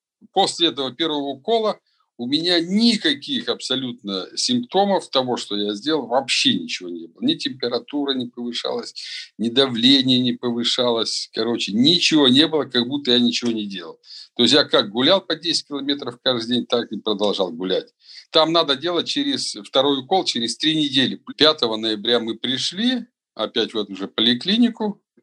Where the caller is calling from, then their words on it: Saint Petersburg, Russia; Я из Санкт-Петербурга, 65 лет.